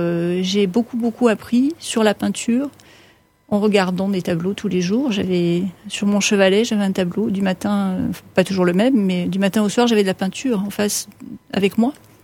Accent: Occitanie, France; puisque je suis originaire des Cévennes.

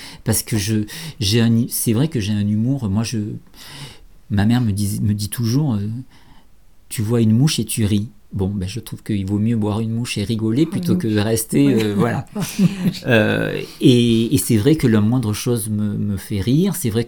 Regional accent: Nice, Provence-Alpes-Côte d'Azur, France; moi je suis niçois et c'est un peu voilà un peu la même région

